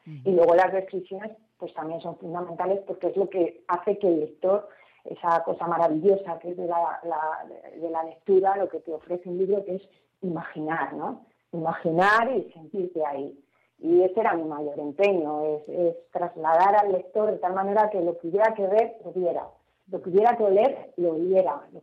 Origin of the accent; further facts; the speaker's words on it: Madrid, Community of Madrid, Spain; Yo soy muy madrileña.